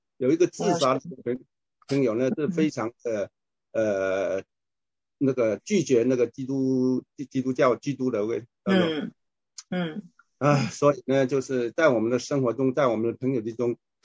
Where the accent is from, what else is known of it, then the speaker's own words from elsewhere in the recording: China; 这个我们中国人有一句话讲啊，就是哀莫大于心死